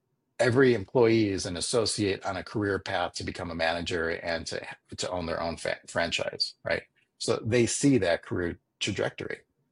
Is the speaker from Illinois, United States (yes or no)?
yes; Chicago, Illinois, United States; and I went to a private school in high school, and actually was born and raised in Chicago. I actually went to St. Patrick's High School, you know, and I'm 46 years old